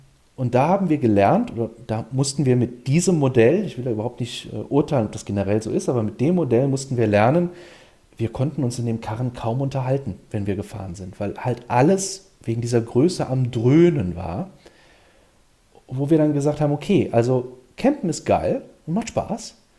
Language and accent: German; Siegburg, North Rhine-Westphalia, Germany; Wir kommen selber hier aus der Ecke. Wir kommen aus Siegburg bei Bonn.